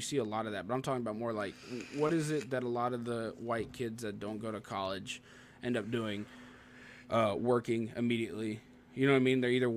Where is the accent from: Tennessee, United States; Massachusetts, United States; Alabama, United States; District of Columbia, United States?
Tennessee, United States; also born or lived in Ohio; I lived in Ohio for a stint, so it's, yeah. like, when I moved back to Tennessee, a lot of people were making fun of me from being from